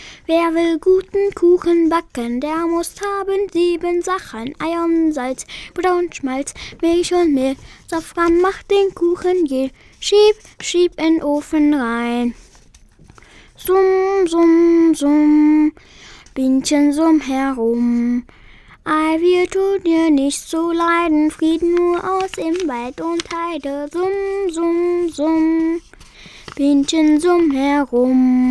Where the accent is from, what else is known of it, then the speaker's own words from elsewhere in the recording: Afghanistan; German is a second language; Ich komme aus Afghanistan.